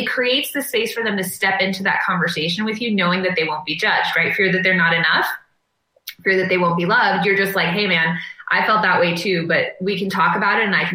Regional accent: San Diego, California, United States; born there; I was born in San Diego in 1982. I'm an only child.

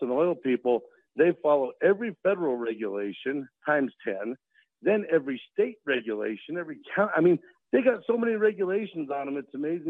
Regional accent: Arvada, Colorado, United States; I was born and raised right here in Colorado. I grew up in Arvada, went to Arvada High School.

